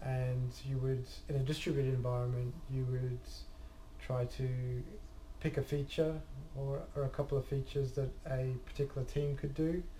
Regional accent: Australia; from Avanade. I'm an Agile coach from Australia.

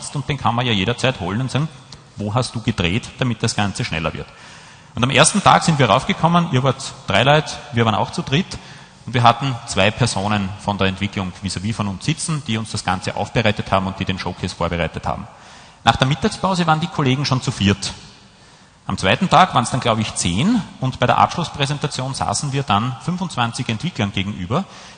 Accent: Austria; dann schaffen wir es als Österreicher mit langjähriger Firmenzugehörigkeit schon, dass uns die Deutschen auch ein bisschen zuhören.

